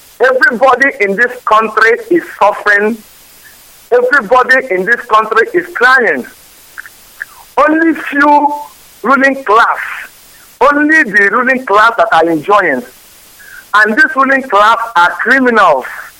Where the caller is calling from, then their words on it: Nigeria; I'm calling from Adiaket, about Biafra land.